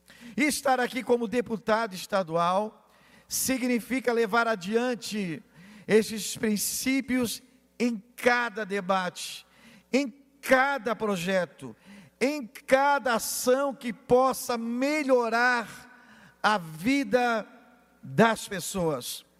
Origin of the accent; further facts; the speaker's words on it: Camboriú, Santa Catarina, Brazil; A região de Camboriú, a minha terra, a nossa terra, há anos aguardava a oportunidade de ter um representante nesta casa.